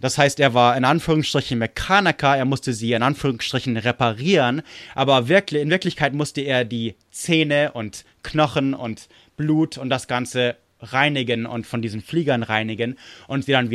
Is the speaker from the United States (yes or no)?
yes; United States; ich bin Amerikaner